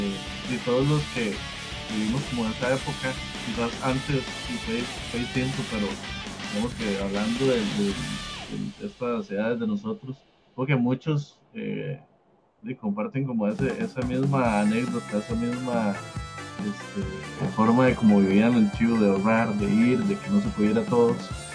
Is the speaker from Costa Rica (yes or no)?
yes; Alajuela, Costa Rica; Yo soy de Alajuela y quedaba siempre súper lejos